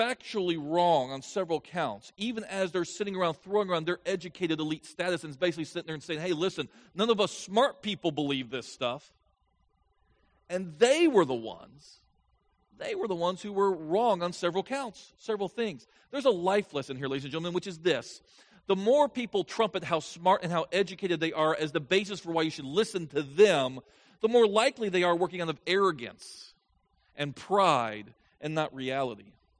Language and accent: English; Florida, United States; It's kind of like me. I'm from Florida, but I got here as fast as I could.